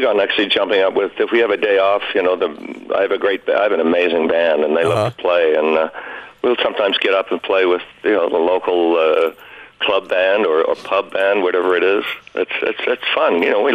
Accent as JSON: {"language": "English", "town": "Melbourne", "region": "Victoria", "country": "Australia", "tie": "born or raised there", "also_born_or_lived": "Sydney", "said": "That's where I grew up in Melbourne. I was born in Sydney, but I grew up in Melbourne."}